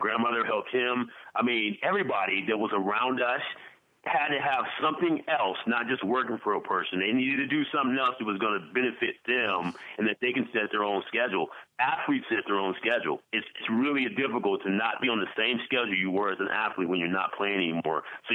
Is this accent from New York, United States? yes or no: no; Bakersfield, California, United States; I'm from Bakersfield, so I could have easily stayed home.